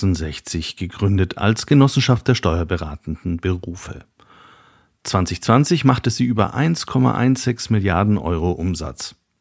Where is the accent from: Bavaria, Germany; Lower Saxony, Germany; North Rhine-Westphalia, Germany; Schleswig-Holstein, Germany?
Bavaria, Germany; Nuremberg; born there; Ich bin in Nürnberg geboren